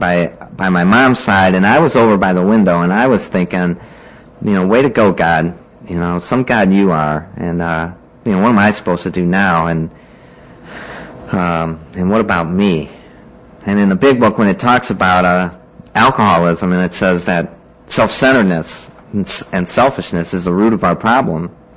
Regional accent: Cleveland, Ohio, United States; I grew up over here. I grew up down in Cleveland on East 71st Street, you know.

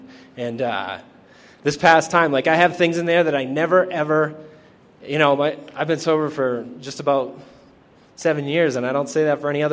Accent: Portland, Maine, United States; I'm an alcoholic from Portland, Maine.

